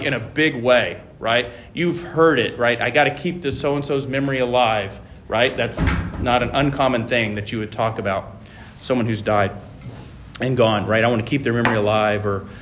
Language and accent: English; Taiwan; You know, I grew up in Taiwan, and in the funerals that took place there, it wasn't unusual for there to be paper cars or paper airplanes